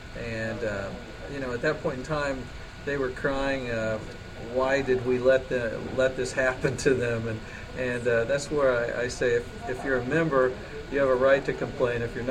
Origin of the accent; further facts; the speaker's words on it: Indiana, United States; accent: Southern Indiana; Thanks, Jeff, and I get my accent from Southern Indiana, if you didn't notice.